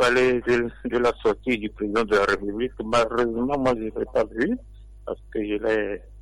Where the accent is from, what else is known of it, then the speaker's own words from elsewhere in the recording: Togo; Nous sommes tous des Togolais.